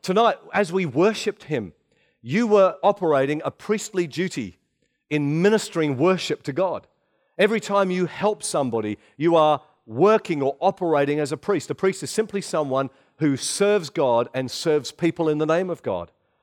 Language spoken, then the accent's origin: English; Australia; You know, we're from Australia